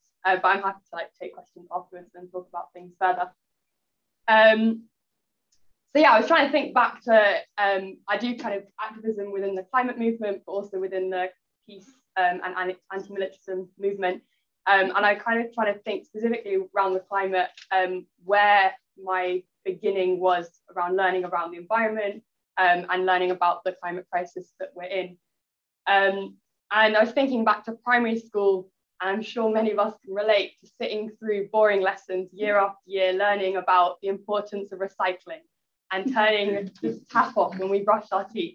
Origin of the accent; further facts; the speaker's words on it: London, United Kingdom; I grew up in London, but I'm now studying geography at Lancaster University.